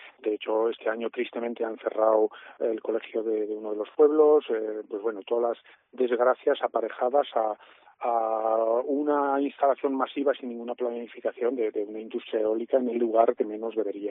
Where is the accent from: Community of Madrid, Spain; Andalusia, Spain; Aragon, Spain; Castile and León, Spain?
Aragon, Spain; Mosqueruela; estuvieron por nuestra tierra, por la provincia de Teruel. El primer día fue en Mosqueruela, en mi pueblo